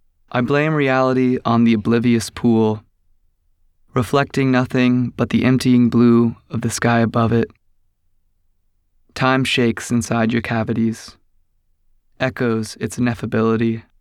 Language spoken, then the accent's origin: English; North Carolina, United States; now in Oakland, United States; I'm from North Carolina, and I'm back here now. I live in Oakland in a shack, and it's really nice.